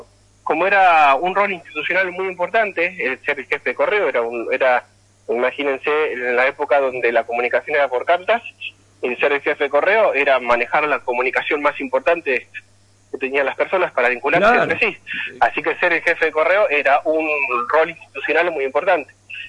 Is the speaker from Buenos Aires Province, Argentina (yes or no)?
yes; Saldungaray, Buenos Aires Province, Argentina; Y le digo, yo soy de Saldungaray.